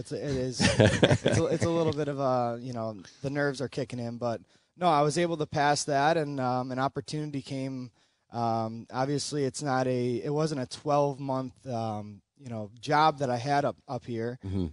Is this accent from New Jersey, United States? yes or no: no; Buffalo, New York, United States; I'm actually a local guy. I grew up in Buffalo here. I actually grew up here at Pendleton Creek, which was formerly known as Tantara Golf Club.